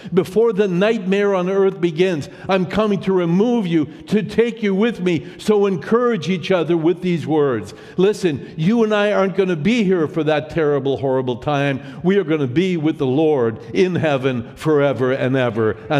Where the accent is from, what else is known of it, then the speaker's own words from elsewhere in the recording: Montreal, Quebec, Canada; I was born and raised in Montreal.